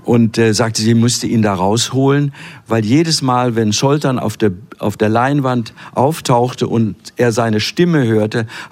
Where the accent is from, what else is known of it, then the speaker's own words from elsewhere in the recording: Stockholm, Stockholm County, Sweden; now in Germany; Ich bin in Stockholm aufgewachsen, fühlte mich auch als voller Schwede, auch heute noch irgendwie